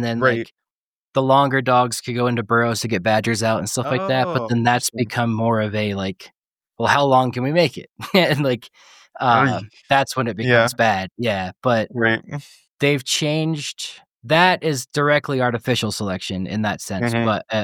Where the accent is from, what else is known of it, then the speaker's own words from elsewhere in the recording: New York City, New York, United States; like I grew up in New York City, so it's like Long Island, but it's like there's no stray dogs running around, really.